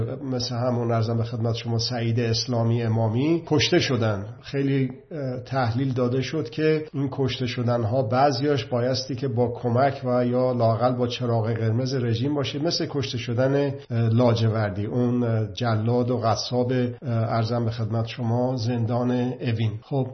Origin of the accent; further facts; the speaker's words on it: Iran; الان 80 میلیون ما ایرانی هستیم داخل ایران